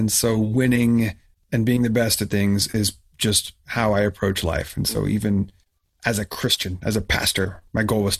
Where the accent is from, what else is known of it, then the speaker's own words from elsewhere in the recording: Oregon, United States; now in San Diego, United States; But anyway, yes, Oregon, born and raised in Oregon. And now I live in San Diego.